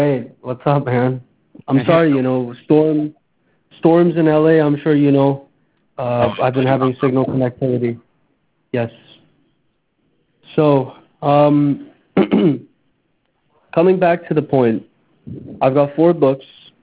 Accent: Pakistan; I'm a Pakistani Christian.

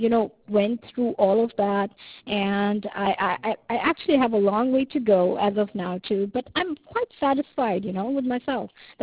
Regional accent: South Africa; I actually come from a third world country as well. I am from South Africa, and I'm a South African Christian.

